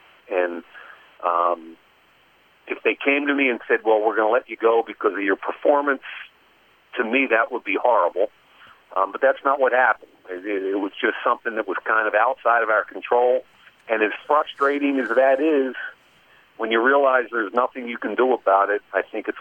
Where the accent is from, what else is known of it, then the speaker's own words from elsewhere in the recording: Philadelphia, Pennsylvania, United States; And I grew up in the Philadelphia area. When I was a little kid, like 10 years old, my dad was the offensive line coach at the University of Pennsylvania.